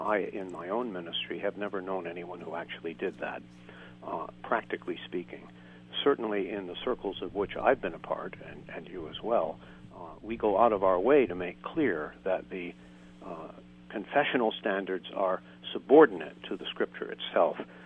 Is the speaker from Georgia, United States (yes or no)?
no; Fairfield, Connecticut, United States; I grew up in Connecticut and have lived there most of my life. I grew up in Fairfield, Connecticut. I went to public high school there.